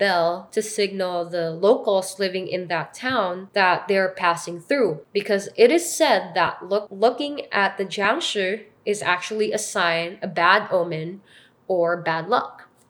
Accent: Philippines; when I was younger, all I knew was the Western version of vampires and the Filipino version because I'm Filipino.

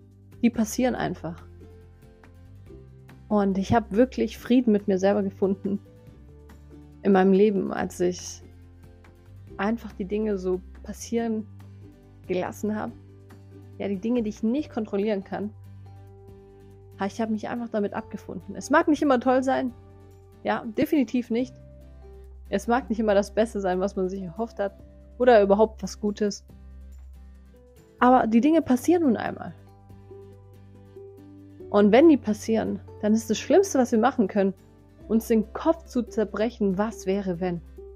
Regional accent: Greece; Ich komme ursprünglich aus Griechenland. Und jetzt bin ich wieder back

